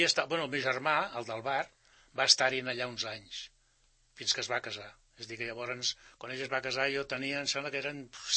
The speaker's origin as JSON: {"language": "Catalan", "town": "Sant Cugat", "region": "Catalonia", "country": "Spain", "tie": "born or raised there", "said": "Jo vaig néixer a Sant Cugat."}